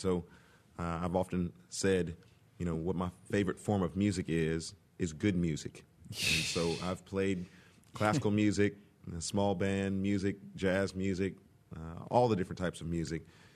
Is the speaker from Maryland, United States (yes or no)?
no; Texas, United States; Yes, sir. I'm from Texas.